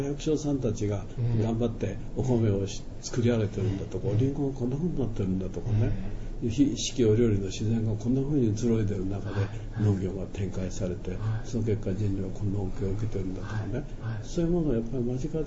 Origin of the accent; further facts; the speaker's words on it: Nagano, Japan; やっぱりその私は弟長野出身で、まあ、田舎人 のまさに原風景みたいなところがありましてね